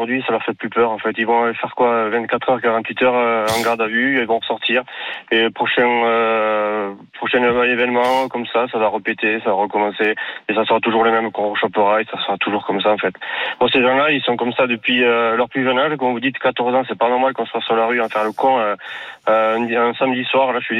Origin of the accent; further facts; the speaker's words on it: Pau, Nouvelle-Aquitaine, France; Moi, je viens de Pau, à Pau, pourtant, c'est pas une ville non plus super